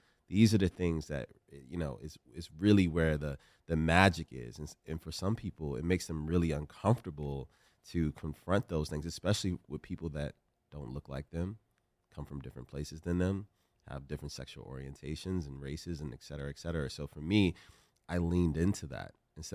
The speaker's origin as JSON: {"language": "English", "town": "Richmond", "region": "Virginia", "country": "United States", "tie": "born or raised there", "said": "I come from Southside Richmond, Virginia. I grew up in the hood, man."}